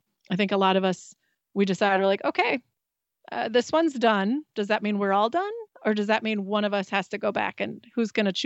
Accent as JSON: {"language": "English", "region": "Wisconsin", "country": "United States", "said": "You know, we were in California, we're from Wisconsin."}